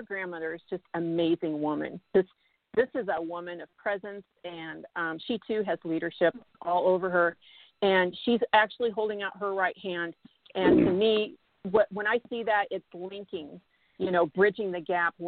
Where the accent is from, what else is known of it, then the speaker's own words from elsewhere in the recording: Midwest, United States; I'm a Christian, and I grew up in the Midwest.